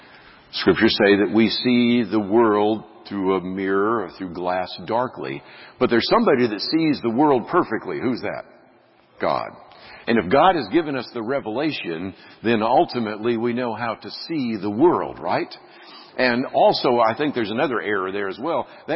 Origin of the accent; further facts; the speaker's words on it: Berkeley, California, United States; now in Dallas, United States; my hometown of Berkeley, California.